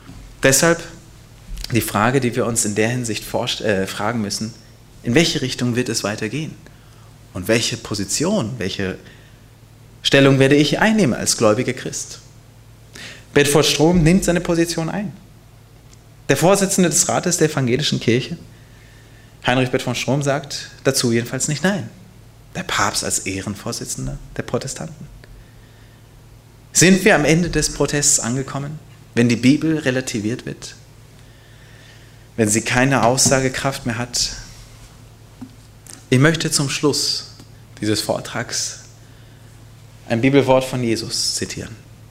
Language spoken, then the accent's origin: German; Hanover, Lower Saxony, Germany; born there; Hannover, mein Geburtsort.